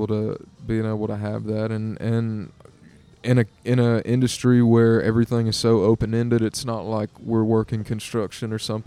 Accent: Cypress, Texas, United States; I'm from Cypress, so, you know, about an hour away from me, and in Texas

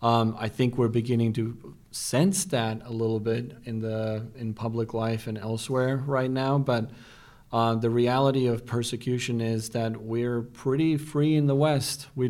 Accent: Finland; I'm from Finland

